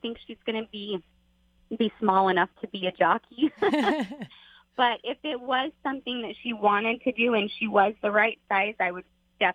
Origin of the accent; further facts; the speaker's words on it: Idaho, United States; Just quiet country life. We lived out in kind of the middle of nowhere and went to a school with, I think I graduated with 45 or 48 kids. Pretty small town.